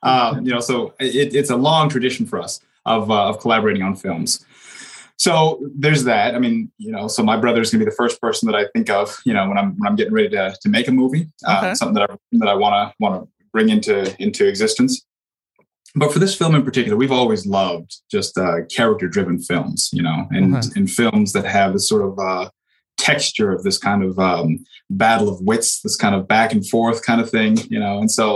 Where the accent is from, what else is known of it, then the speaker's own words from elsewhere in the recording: Los Angeles, California, United States; historically, we're from Los Angeles, but I would say that the Northwest has become my adopted home.